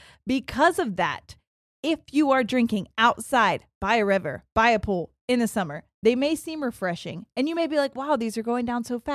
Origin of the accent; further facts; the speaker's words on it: Ohio, United States; I'm from Central Ohio